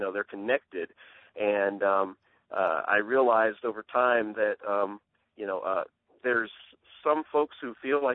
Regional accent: Rockford, Illinois, United States; Yeah, I'm from Rockford, Illinois, you know, about 90 miles northwest of Chicago, and I grew up in that period where, you know, the school desegregation was sort of the major issue on the table.

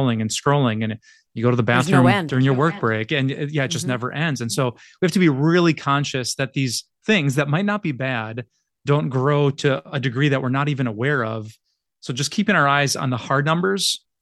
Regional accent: Wisconsin, United States; I'm from Wisconsin, so we just don't.

